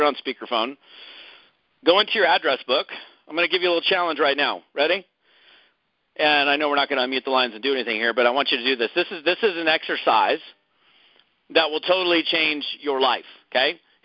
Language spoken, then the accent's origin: English; Seattle, Washington, United States; also born or lived in Long Beach; now in Monterey, United States; I grew up in Seattle, Kirkland, Bellevue, Juanita, Finn Hill area, Seattle area. Lived there for most of my life. Moved to Long Beach, California. Went to Long Beach State.